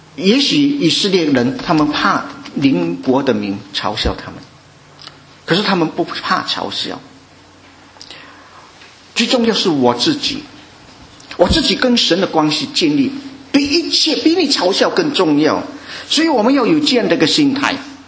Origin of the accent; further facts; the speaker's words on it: China; 认罪悔改对于我们中国人来说是很不容易的，我们没有办法做到。